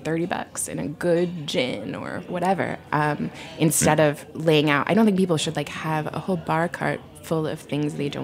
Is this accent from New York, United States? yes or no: no; Portland, Oregon, United States; I'm from Portland. I like beer.